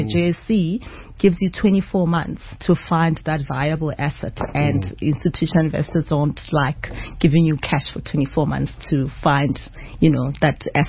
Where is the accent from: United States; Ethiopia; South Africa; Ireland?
South Africa; I mean, because we are South African, it only made sense that we start at home where we understand, you know, the environment.